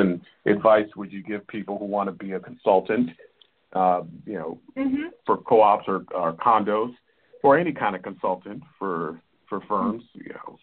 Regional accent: New York City, New York, United States; While I was born and raised in New York City, my parents are from Haiti.

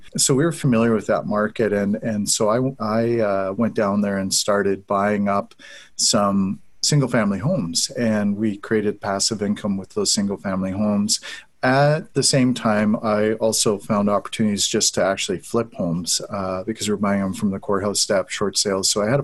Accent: Manitoba, Canada; I'm a Canadian and I'm sitting here right now in Winnipeg, Manitoba, Canada.

